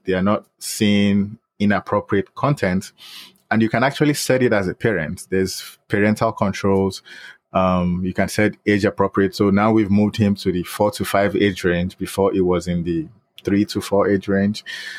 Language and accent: English; Nigeria; growing up in the late 80s, early 90s, I'm from Nigeria, so you go to school and then the TV channels would even come on around 4 or 5 p.m.